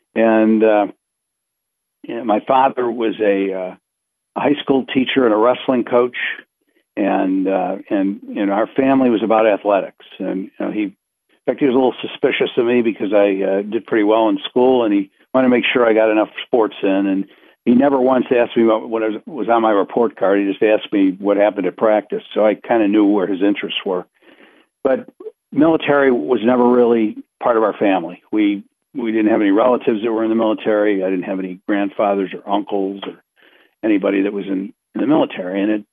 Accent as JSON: {"language": "English", "town": "Parma", "region": "Ohio", "country": "United States", "tie": "born or raised there", "also_born_or_lived": "Cleveland", "said": "Yeah, I was born in Cleveland and down on West 77th, and then we moved to Parma. And I lived in Parma until I was in graduate school, really."}